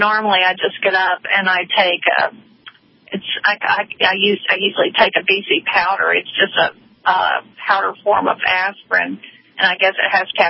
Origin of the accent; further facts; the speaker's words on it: the South, United States; We're from the South, so I fix grits and all those good things for you.